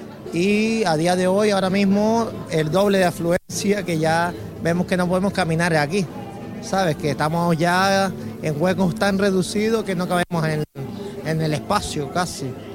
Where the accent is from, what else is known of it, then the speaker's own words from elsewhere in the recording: Antigua, Canary Islands, Spain; Vengo de las Salinas del Carmen, del municipio de Antigua.